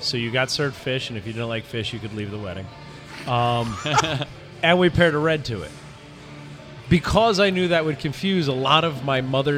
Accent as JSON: {"language": "English", "region": "New Jersey", "country": "United States", "tie": "born or raised there", "said": "I'm assuming four drafts, because that's how I picture the world because I grew up in New Jersey."}